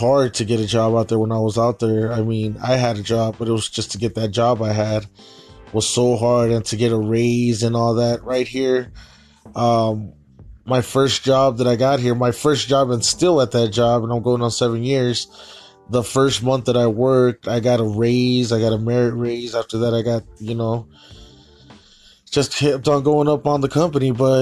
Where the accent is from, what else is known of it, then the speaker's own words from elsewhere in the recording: California, United States; And I'm from Cali, see, in Cali, it's cold in the morning, sunny in the afternoon, and then it starts to cool down again.